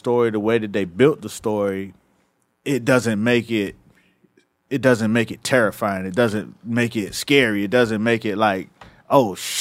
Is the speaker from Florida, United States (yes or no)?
yes; Miami, Florida, United States; I'm from Miami, right?